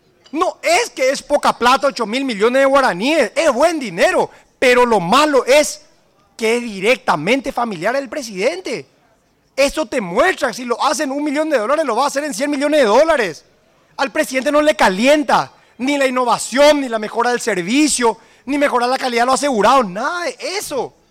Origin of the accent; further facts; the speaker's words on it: Paraguay; como médico, como político, como paraguayo